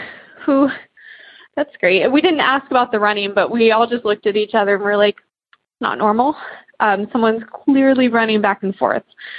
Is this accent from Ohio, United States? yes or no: yes; Columbus, Ohio, United States; I'm from Columbus, Ohio.